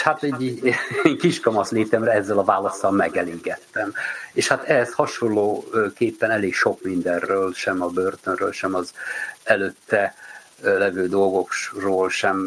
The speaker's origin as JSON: {"language": "Hungarian", "region": "Budapest", "country": "Hungary", "tie": "born or raised there", "lives_now": "Győr, Hungary", "said": "1960-ban születtem, jelenleg már 10. éve Győrben a vagongyárban dolgozom, de egyébként életem 50 évét Budapesten töltöttem"}